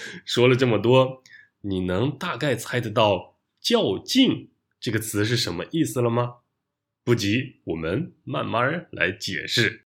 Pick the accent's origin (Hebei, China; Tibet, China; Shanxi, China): Shanxi, China; Taiyuan; 我的家乡是中国的山西省太原市，是一个北方城市，所以冬天还是挺冷的。最冷的时候可能有零下十几度吧。